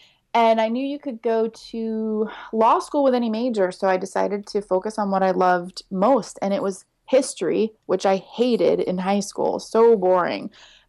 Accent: Kansas, United States; born there; accent: Southern; also born or lived in Alabama / New York; Well, I was born in Kansas, and I was a military brat, so we moved around a lot

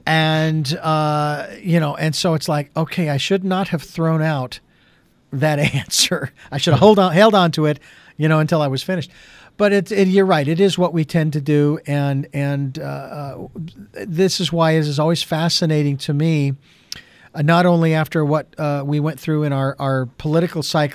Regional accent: Phoenix, Arizona, United States; I can't go back to my hometown of Phoenix, Arizona, because it doesn't exist anymore.

